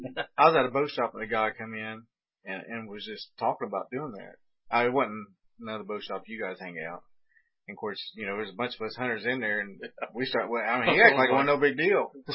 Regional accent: United States; I can tell you, I grew up in Adams County and on a farm out there, and it used to be bad.

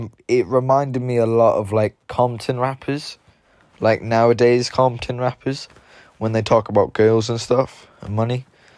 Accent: Limerick, Munster, Ireland; accent: London; I didn't want it really, because I'm from Limerick. And in my opinion, the Limerick accent sounds the best.

